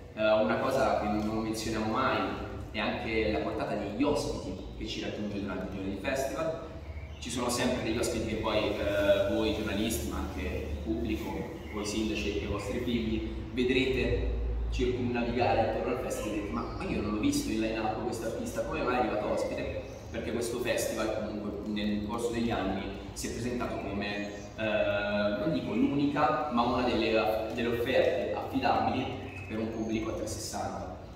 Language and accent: Italian; Lombardy, Italy; Anche io sono cresciuto, lo sai, in Brianza